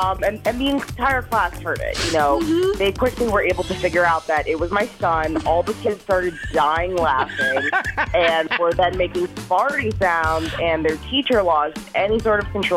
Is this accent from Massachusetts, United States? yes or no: no; Madison, Wisconsin, United States; I'm from Madison.